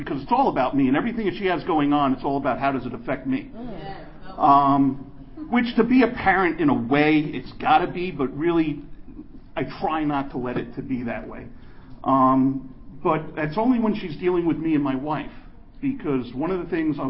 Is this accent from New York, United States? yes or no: yes; Long Island, New York, United States; First of all, I'm from New York, Long Island.